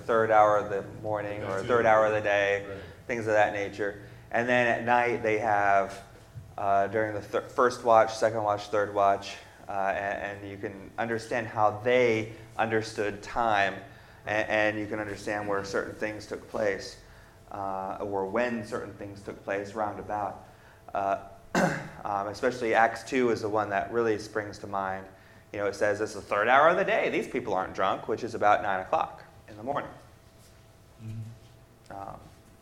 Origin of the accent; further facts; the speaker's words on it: Ridgeville, South Carolina, United States; I tell people I'm from Ridgeville